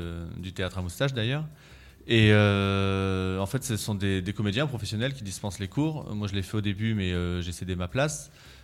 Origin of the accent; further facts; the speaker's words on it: Compiègne, Hauts-de-France, France; Et je suis rentré m'installer à Compiègne, j'étais de Compiègne, parce qu'au bout d'un moment, se loger à Paris, c'est compliqué.